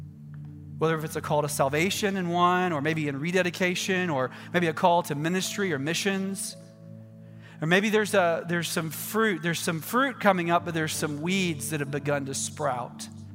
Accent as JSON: {"language": "English", "region": "Georgia", "country": "United States", "said": "I came from Middle Georgia."}